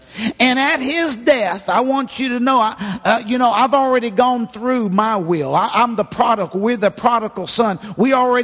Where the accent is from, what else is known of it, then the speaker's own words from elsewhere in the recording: Arkansas, United States; A lot of people think that we came from, near poverty, because, you know, I came from Arkansas.